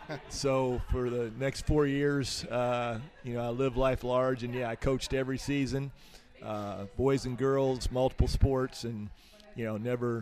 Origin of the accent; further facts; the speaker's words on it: Indiana, United States; And growing up in Hamilton County and having been a head coach at Noblesville